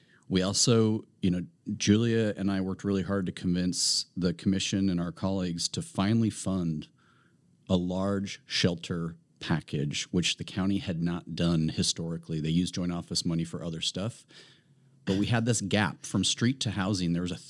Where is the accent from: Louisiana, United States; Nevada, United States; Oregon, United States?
Oregon, United States; Portland; Yeah, you know, I was born in Portland. I grew up here. So my whole family's in the area now. I consider Portland my home.